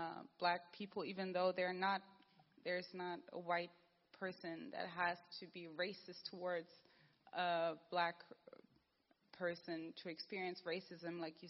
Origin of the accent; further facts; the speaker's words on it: Germany; I didn't see that when I was growing up in Germany.